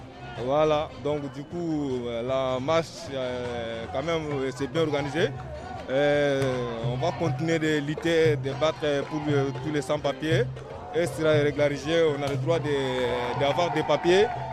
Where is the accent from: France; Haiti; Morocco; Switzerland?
France; Paris, Île-de-France; je viens de Paris.